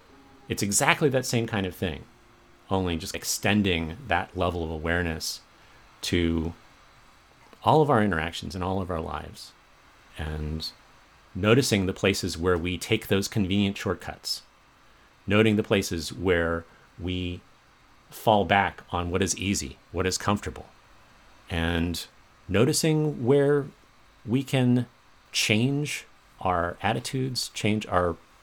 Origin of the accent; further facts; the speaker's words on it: the South, United States; You know, I grew up in the South.